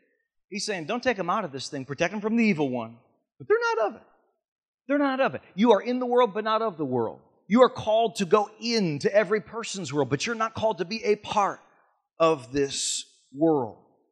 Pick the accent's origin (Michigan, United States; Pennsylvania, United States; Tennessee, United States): Michigan, United States; because I'm from the North Country, the hills of the north of Michigan